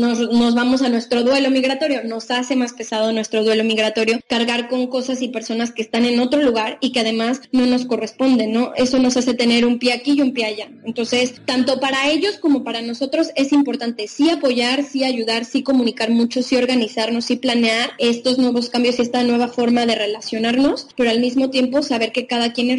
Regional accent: Mexico; nosotras que somos de México

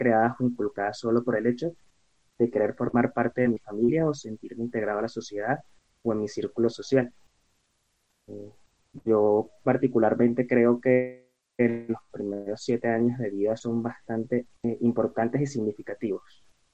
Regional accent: Venezuela; now in Mexico; soy de Venezuela. Actualmente migré a México

